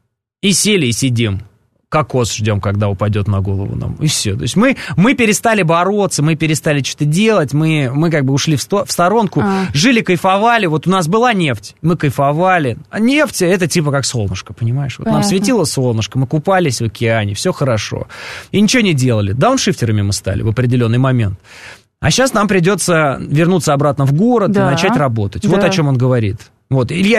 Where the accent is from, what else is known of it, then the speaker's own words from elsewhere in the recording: Orenburg Oblast, Russia; я вот, например, из Оренбургской области, где все дома газифицированы.